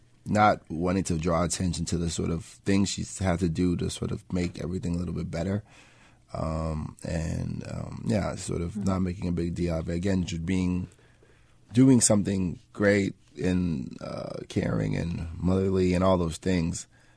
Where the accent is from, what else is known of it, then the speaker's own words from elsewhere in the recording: Spring Valley, New York, United States; also born or lived in Queens; I was born in Queens. I grew up there, but very early on we moved to Spring Valley, Rockin County, which is just outside the city.